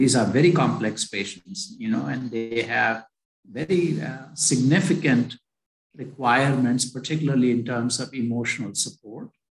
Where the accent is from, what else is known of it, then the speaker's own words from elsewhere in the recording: India; born there; I was born in India. I went to medical school in India.